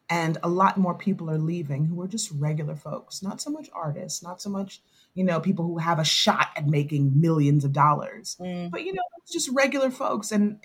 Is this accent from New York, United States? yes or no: yes; New York City, New York, United States; Yeah, I thought the sun rose and set on New York. I believed that, you know, as a New Yorker, like I can do anything. Our damn high school, like graduation song was